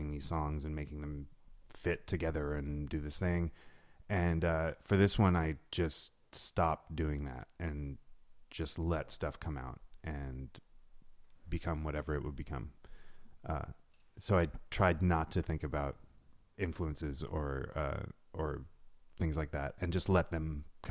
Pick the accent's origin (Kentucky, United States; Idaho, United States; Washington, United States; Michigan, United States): Washington, United States; Tacoma; Tacoma, Washington.